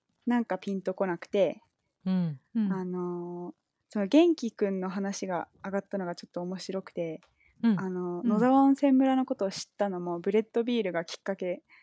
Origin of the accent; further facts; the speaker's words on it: Osaka, Japan; moved away as an adult; also born or lived in Italy; イタリアで、お父さんがイギリス人の、お母さんが日本人で、大阪育ちです。なんで大学までは、ずっと大阪にいました。で、ヨーロッパに7年間いて、大学とその卒業後の就職で向こうにいたんですけど